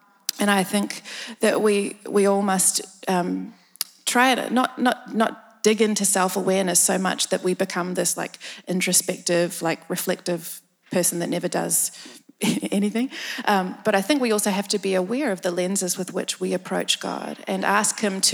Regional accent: New Zealand; now in Australia; I was raised in New Zealand, which is actually a very different culture to Australia.

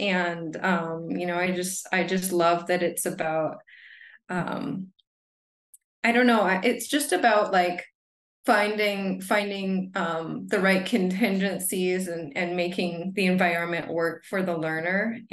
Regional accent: United States; now in Brazil; So I'm a BCBA. I'm from the United States.

